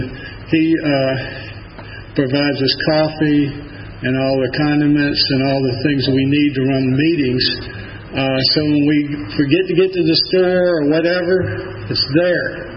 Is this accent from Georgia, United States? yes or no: yes; Decatur, Georgia, United States; we're from a Catholic family. So I was raised right here in Decatur. And went to Briarcliff High School, graduated from the class of 85